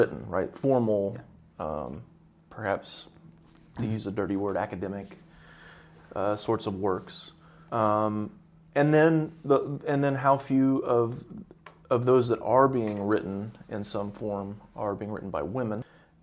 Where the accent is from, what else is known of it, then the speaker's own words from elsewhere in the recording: United States; As an American, I'm a sucker for a British accent.